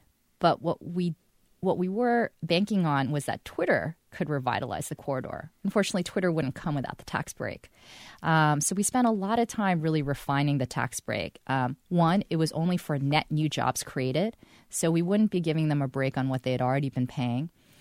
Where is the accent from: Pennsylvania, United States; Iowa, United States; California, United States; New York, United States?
New York, United States; But also growing up in New York in the 80s was really experiencing the class divide that I saw.